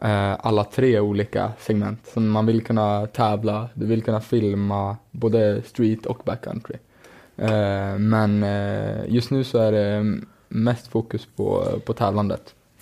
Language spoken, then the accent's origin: Swedish; Leksand, Dalarna County, Sweden; Bott upp i Sälen, hemma i Leksand igen, och sen så reser vi en del på vintern och tävlar.